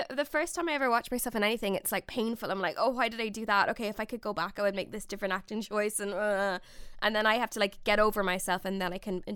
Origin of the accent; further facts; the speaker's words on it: Ireland; I'm from the Republic of Ireland